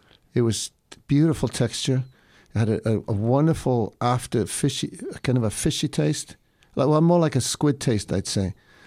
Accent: United States; when they realized that I was American, well, I'm Welsh American

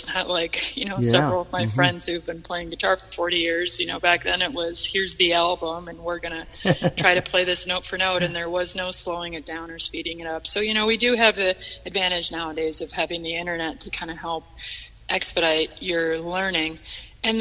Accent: Minneapolis, Minnesota, United States; I'm originally from Minneapolis area, so I was home visiting while this was all going on.

